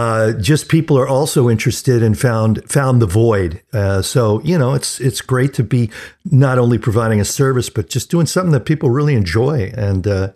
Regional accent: Sacramento, California, United States; And this is … from Sacramento, California.

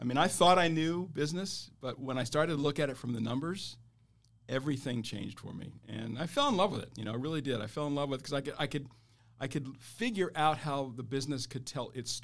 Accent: Washington, District of Columbia, United States; also born or lived in Kansas; now in San Diego, United States; born in Kansas, but grew up in Washington, D.C.

